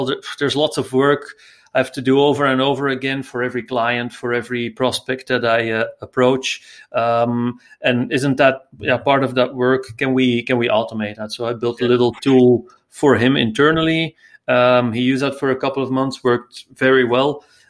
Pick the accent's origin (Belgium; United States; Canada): Belgium; English is a second language; I'm from Belgium, by the way.